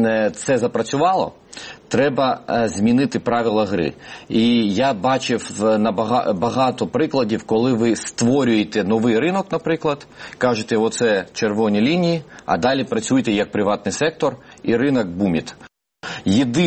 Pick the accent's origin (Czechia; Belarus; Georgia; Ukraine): Georgia; Gagra, Abkhazia; also born or lived in Sochi; я з Гагри, і від Сочі це скільки там, 50 кілометрів. І моя мама, вона була десь між цими двома містами, коли в неї почались пологи. І швидка просто забрала в сочинський роддом.